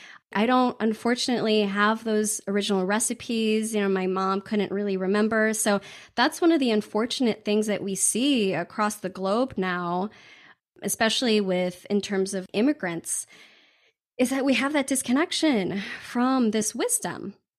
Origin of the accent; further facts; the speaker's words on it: Chicago, Illinois, United States; born there; now in Southern Oregon, United States; I was born in Chicago and then I moved to Southern Oregon